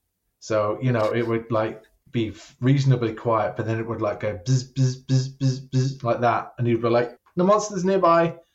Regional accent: Croydon, London, United Kingdom; moved away as an adult; Yeah, so I was in England for the first 30 years of my life, and my accent is just not going to go away. And also, when I talk to people from Britain, my accent comes back again. I was born in South Croydon. South Croydon, mate.

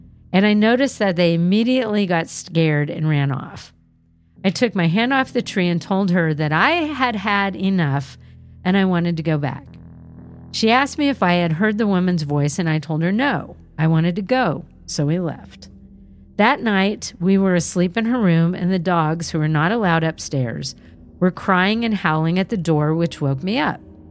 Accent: Georgetown, South Carolina, United States; I grew up in Georgetown, South Carolina, which is a very old and haunted town.

